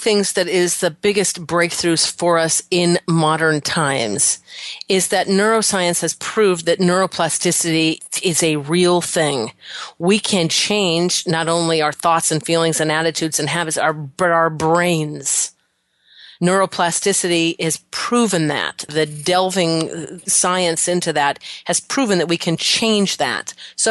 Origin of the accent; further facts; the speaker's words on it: Colorado, United States; I'm from Colorado. I've seen plenty of dirt roads.